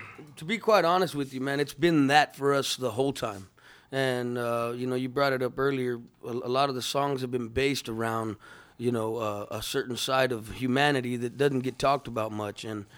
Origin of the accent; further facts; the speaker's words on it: Texas, United States; We're from Texas. We are Chicanos, Mexican Americans.